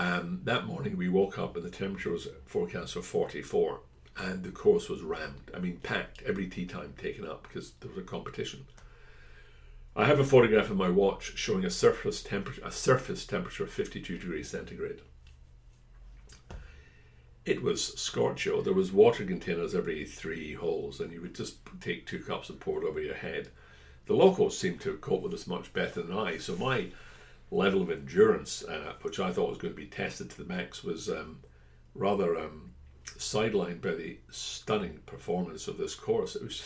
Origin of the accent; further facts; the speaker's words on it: Scotland, United Kingdom; So, being a Scotsman, it will come as no real surprise it was the old course, St Andrews.